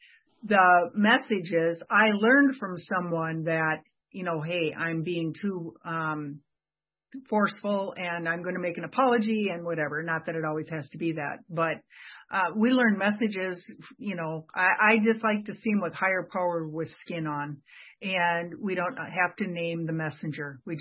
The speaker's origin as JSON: {"language": "English", "region": "Minnesota", "country": "United States", "said": "And they find out I'm from Minnesota. And someone's like, oh, yeah, you're Minnesotan, you know, I can tell by your accent."}